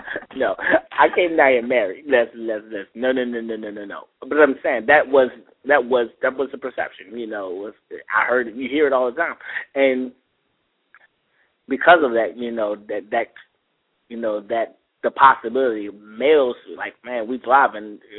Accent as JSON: {"language": "English", "town": "Baltimore", "region": "Maryland", "country": "United States", "also_born_or_lived": "Georgia", "said": "before I moved to Georgia, I'm from Baltimore originally. I lived down here when I went to high school and then I moved away."}